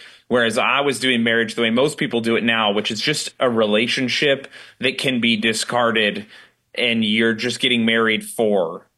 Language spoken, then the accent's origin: English; Utah, United States; I'm from Utah, which is a very religious place.